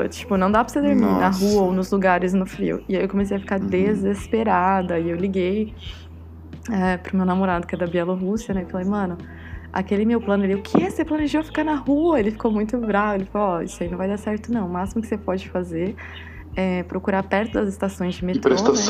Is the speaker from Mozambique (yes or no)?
no; Brazil; Eu sou brasileira, eu não sou daqui